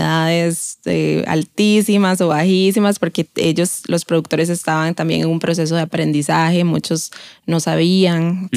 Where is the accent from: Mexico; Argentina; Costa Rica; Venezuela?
Costa Rica; Tarrazú, San José; Yo por mi lado ya tenía muchos conocidos porque soy de ahí, de Tarazú, y la actividad principal es café